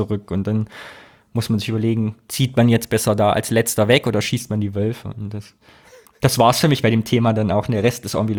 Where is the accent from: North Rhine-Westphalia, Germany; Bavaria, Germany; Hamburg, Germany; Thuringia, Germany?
Thuringia, Germany; Also ich komme ja auch aus Thüringen ursprünglich, ne, vom fast platten Land.